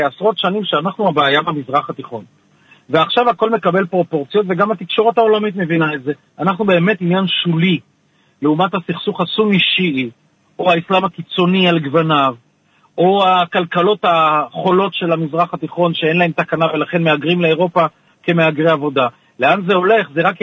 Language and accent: Hebrew; Turkey; Hebrew is a second language; זה אני טורקי אומר את הדברים